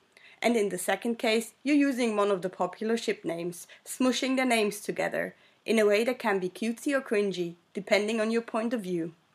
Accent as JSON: {"language": "English", "country": "Switzerland", "first_language": "Swiss German", "second_language": "English", "said": "which was also when I started writing in English. My native language is Swiss German, in case you are wondering"}